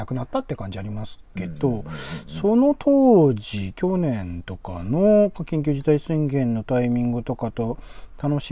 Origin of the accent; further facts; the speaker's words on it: Tokyo, Japan; 生まれも育ちもそうですね。東京生まれ、東京育ち。